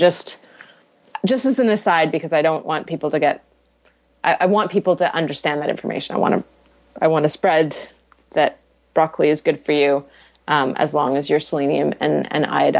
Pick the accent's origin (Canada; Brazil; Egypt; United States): Canada; I'm Canadian. Of course I speak French.